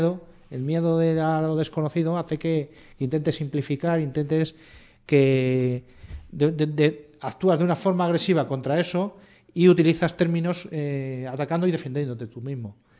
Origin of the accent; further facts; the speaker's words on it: Leganés, Community of Madrid, Spain; vivía yo aquí en Leganés, además, pues yo me crié en Leganés.